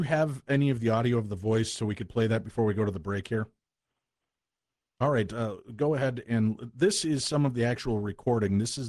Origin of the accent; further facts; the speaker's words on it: United States; because growing up in the United States, and I'm not sure how prevalent it was for you